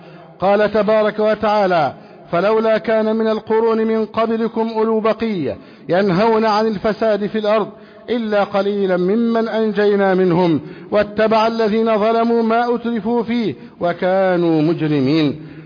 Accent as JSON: {"language": "Arabic", "country": "Egypt", "said": "أن يحفظ علينا بلدنا مصر أمنا أمانا"}